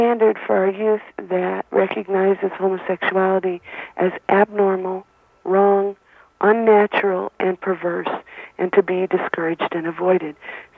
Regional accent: Oregon, United States; I grew up in Oregon. I was born here.

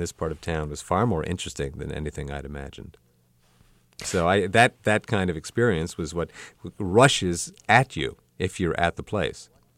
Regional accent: United States; I am like anybody else of my age. Growing up in America, we liked movies.

